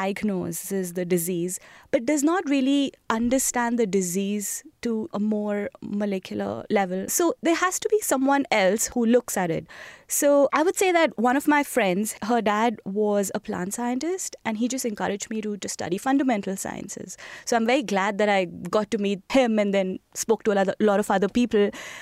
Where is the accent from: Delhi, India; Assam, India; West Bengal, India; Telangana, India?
Delhi, India; New Delhi; born there; I was born in India, in the capital, New Delhi.